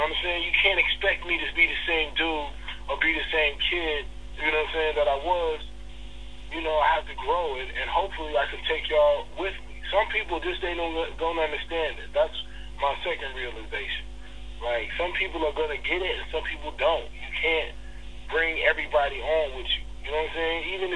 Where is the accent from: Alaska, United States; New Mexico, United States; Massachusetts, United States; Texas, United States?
New Mexico, United States; Albuquerque; also born or lived in Detroit; I was born in Detroit, and when my mother passed when I was 9, my dad got remarried. We lived in Albuquerque, New Mexico